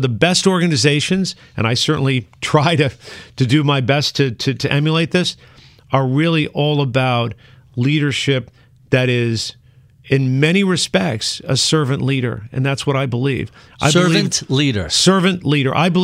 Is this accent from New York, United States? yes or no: yes; Buffalo, New York, United States; born there; So I was born in Buffalo, New York.